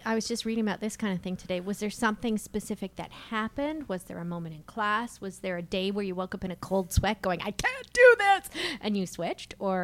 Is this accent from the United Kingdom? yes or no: no; Alberta, Canada; now in Toronto, Canada; because I'm from Alberta. I did studies out there at college, and then I went to British Columbia and I was accepted to university there and then didn't wind up going and all of this sort of stuff. And then I was here in Ontario, in Toronto